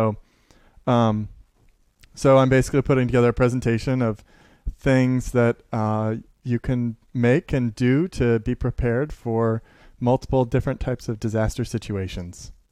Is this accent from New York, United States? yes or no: no; Carbondale, Illinois, United States; born there; I was born in Carbondale